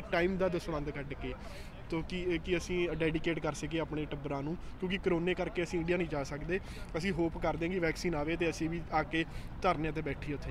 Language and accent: Punjabi; Mohali, Punjab, India; ਸੋ ਇਹ ਬਹੁਤ, ਮੈਂ ਮੋਹਾਲੀ ਤੋਂ ਆਉਂਦਾ, ਹੈ ਨਾ।